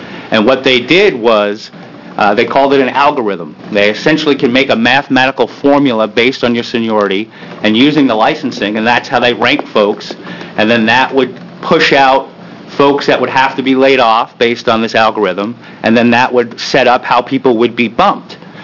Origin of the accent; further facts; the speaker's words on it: Beaverton, Oregon, United States; I'm from Beaverton. I'm in Representative Greenlick's district